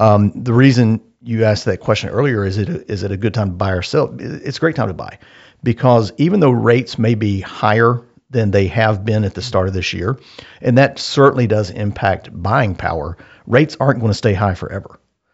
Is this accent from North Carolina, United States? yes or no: yes; Asheville, North Carolina, United States; I grew up in Asheville, North Carolina.